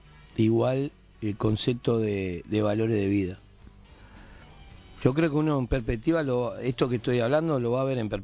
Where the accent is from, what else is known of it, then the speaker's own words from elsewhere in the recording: Montevideo, Uruguay; born there; Yo nací en el Cerro, en el Casabó